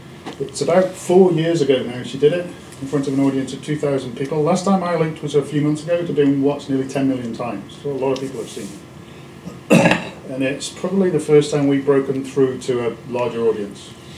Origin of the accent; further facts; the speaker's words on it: United Kingdom; now in Canada; because I'm British, living in Canada, I'm a landed immigrant, because I'm British and living here